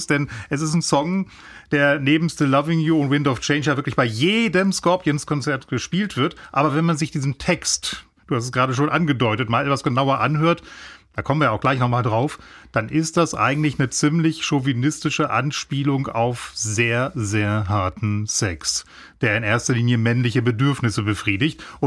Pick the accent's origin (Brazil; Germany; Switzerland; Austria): Germany; Hanover, Lower Saxony; Ja, ich bin Hannoveraner, nehmt es mir nicht übel.